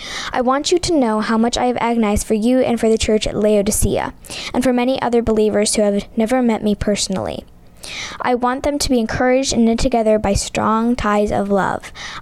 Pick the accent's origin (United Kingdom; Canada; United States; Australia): United States; Edina, Ohio; I'm from Edina, Ohio.